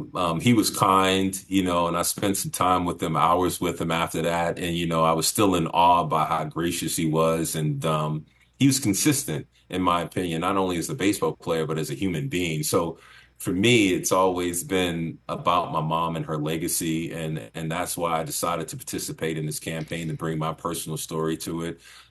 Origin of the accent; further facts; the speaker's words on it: New York City, New York, United States; She gave me access to New York City, where I grew up, born and raised in Harlem.